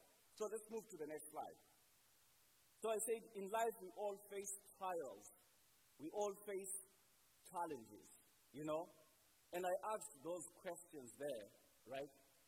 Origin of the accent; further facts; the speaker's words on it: Zimbabwe; as some of you already know, I am from Zimbabwe.